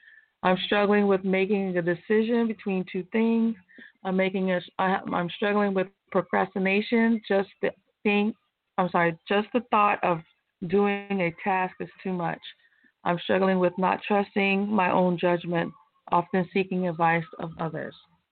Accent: St. George, Utah, United States; I remember when I was growing up in St. George, Miss Utsi had a strawberry patch in her front yard.

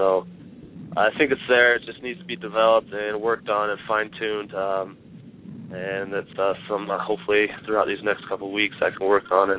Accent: Wyoming, United States; Coming out of high school, I grew up in Wyoming. It's kind of hard to get recognized out of here, just with the population.

